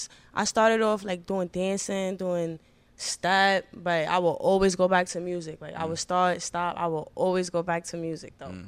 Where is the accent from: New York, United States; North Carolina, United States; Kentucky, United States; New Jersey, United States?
New York, United States; Bronx; Growing up, like, it was tough for me and my family.